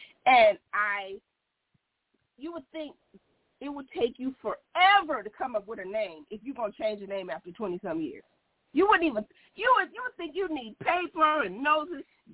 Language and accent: English; Compton, California, United States; So when I grew up in Compton, we had this boy who went to jail for carjacking